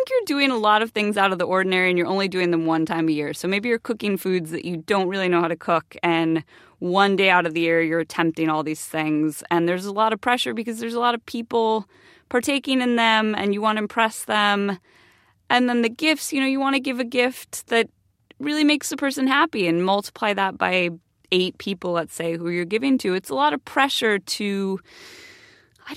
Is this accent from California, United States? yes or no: yes; California, United States; And I'm from California. We have a very informal rolled tacos, throw out some baby carrots for the reindeer, casual way of celebrating.